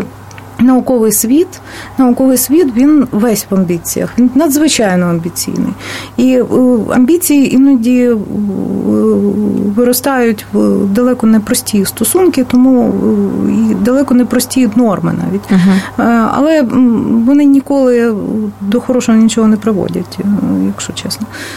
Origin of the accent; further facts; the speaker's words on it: Kyiv, Ukraine; Я киянка, і мене надзвичайно цікавила київська старовина.